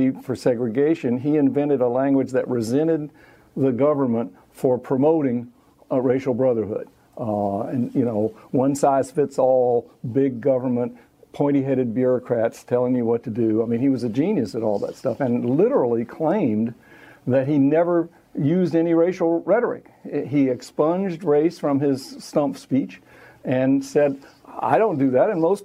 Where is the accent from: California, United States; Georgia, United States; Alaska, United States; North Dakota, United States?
Georgia, United States; Atlanta; I'm from Atlanta, and I knew the mayor